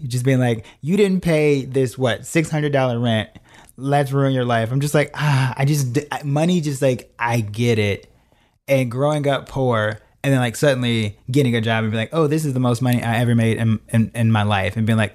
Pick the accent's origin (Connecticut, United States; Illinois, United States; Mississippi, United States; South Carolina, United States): Illinois, United States; Chicago; because growing up in Chicago, a very segregated place, authority was always, mm-hmm, usually white and truly terrible.